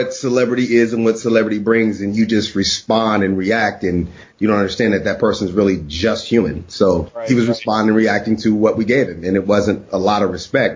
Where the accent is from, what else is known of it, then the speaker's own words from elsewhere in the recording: Santa Monica, California, United States; now in Los Angeles, United States; I'm from Santa Monica, but however, I'm not living in Santa Monica.